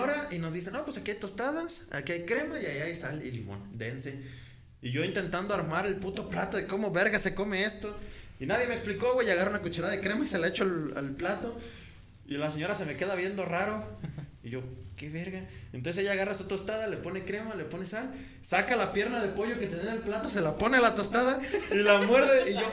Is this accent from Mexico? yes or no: yes; Guadalajara, Jalisco, Mexico; Yo soy de Guadalajara y toda mi vida, yo lo único pozole, yo solo pensaba que era pozole rojo